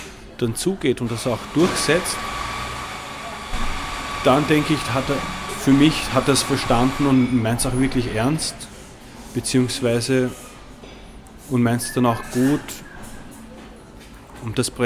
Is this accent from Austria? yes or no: yes; Vienna, Austria; Ich bin bei meinen Eltern aufgewachsen in Wien, genau.